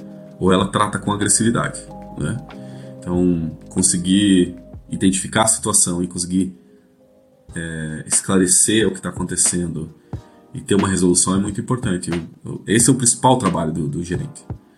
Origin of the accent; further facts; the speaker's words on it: Curitiba, Paraná, Brazil; now in Estonia; Eu sou de Curitiba, meus filhos também são de Curitiba